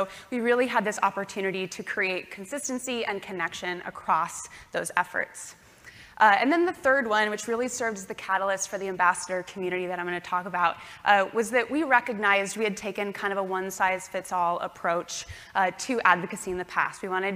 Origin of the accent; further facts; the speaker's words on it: Iowa, United States; now in Portland, United States; I was born and raised in Iowa. I now call Portland, Oregon home.